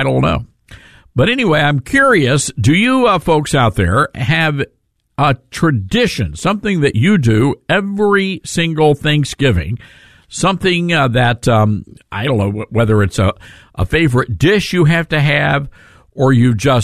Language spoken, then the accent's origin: English; the South, United States; You know, growing up in the South, it's, you know, I had never been exposed to things like stuffing or, you know, the chestnut dressing or whatever that kind of stuff is.